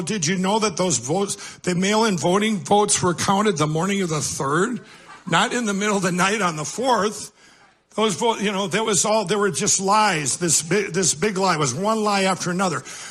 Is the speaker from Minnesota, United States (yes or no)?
yes; Minnesota, United States; I started digging in myself mathematically into counties and stuff from my home state of Minnesota